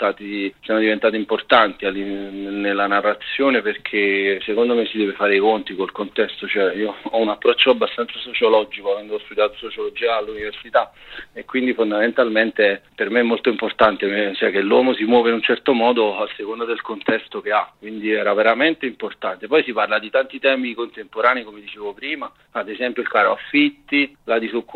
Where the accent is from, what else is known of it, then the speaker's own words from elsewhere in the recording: Naples, Campania, Italy; accent: Neapolitan; Io le ho frequentate, le ho vissute tutte e due, e come si sente dal mio accento sono napoletano.